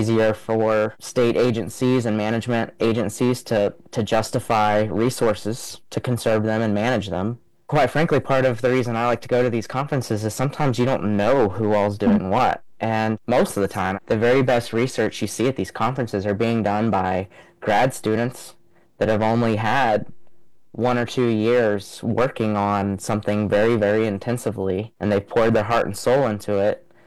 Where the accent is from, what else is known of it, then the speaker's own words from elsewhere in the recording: Georgia, United States; Growing up in North Georgia, you could come across like, I don't know, like a bathtub-sized pool in a stream